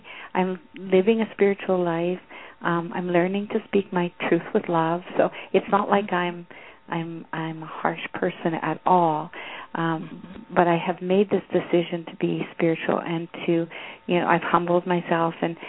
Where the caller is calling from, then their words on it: Canada; From Canada.